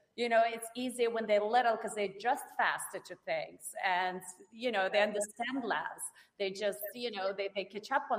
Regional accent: Moscow, Russia; English is a second language; Because I grew up in Russia, in Moscow.

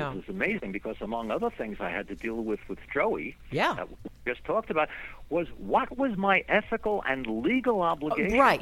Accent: Brooklyn, New York, United States; I was from Brooklyn originally, and his street patois reminded me of my own upbringing.

